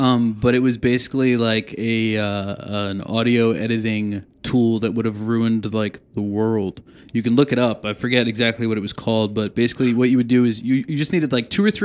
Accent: Lancaster, Pennsylvania, United States; also born or lived in Lititz; But yeah, I was born in Lititz, grew up in Lancaster.

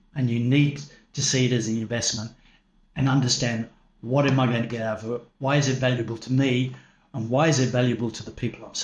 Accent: Sydney, New South Wales, Australia; I'm originally from Sydney, Australia

